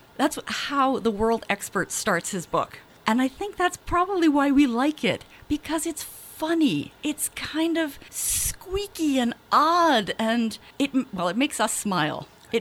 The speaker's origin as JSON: {"language": "English", "town": "Boston", "region": "Massachusetts", "country": "United States", "tie": "born or raised there", "said": "I grew up near Boston"}